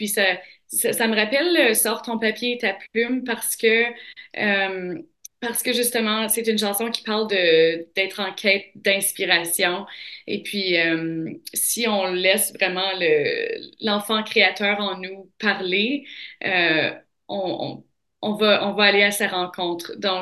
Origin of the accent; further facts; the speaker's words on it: Sainte-Geneviève, Manitoba, Canada; Là où j'ai grandi, à Sainte-Geneviève, au Manitoba, c'est là où les plaines rencontrent le bouclier canadien.